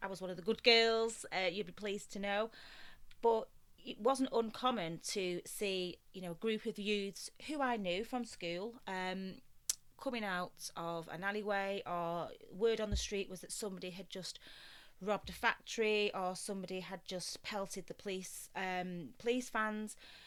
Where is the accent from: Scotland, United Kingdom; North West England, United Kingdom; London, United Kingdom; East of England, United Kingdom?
North West England, United Kingdom; Salford; it wasn't tough for me because I grew up in Salford. You know, it was my home.